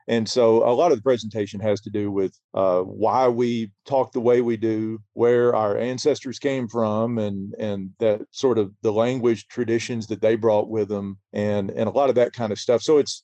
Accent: Arkansas, United States; I'm from Izard County, which is in north central Arkansas. Mm-hmm. I grew up about 45 minutes south of the Missouri state line.

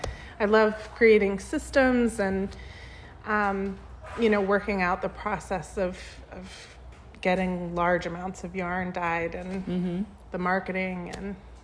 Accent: Rockport, Maine, United States; now in Owls Head, United States; I grew up in Midcoast, Maine. I grew up in Rockport, Maine, and now I live in Owlshead, Maine.

